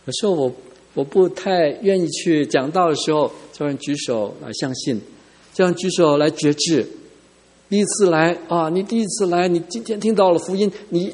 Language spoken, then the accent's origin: Chinese; Hong Kong; Chinese is a second language; 我是从香港来的，我国语讲的不好，但是我懂得脏话。